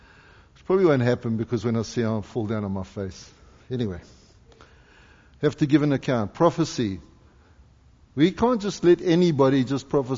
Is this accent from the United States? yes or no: no; South Africa; now in Canada; there's so much of me that's always going to be a South African, but I'm also Canadian.